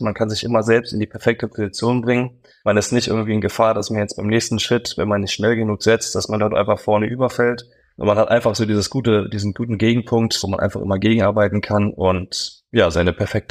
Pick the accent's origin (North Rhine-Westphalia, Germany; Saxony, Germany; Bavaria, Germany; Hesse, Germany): Saxony, Germany; Dresden; weil alle eigentlich wussten, ich bin Dresdner.